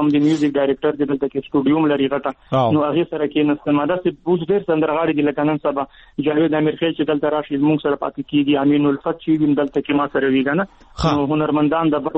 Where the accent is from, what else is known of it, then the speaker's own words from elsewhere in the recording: Khyber Pakhtunkhwa, Pakistan; زه د وزیرستان یم